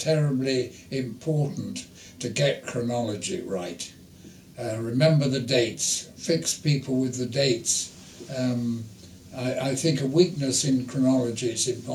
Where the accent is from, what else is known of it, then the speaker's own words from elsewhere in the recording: England, United Kingdom; as an Englishman.